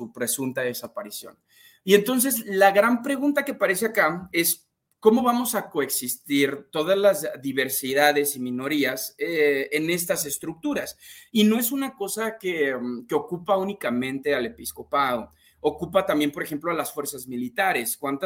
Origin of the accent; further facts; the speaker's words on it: Jalisco, Mexico; En Jalisco, que es de donde yo soy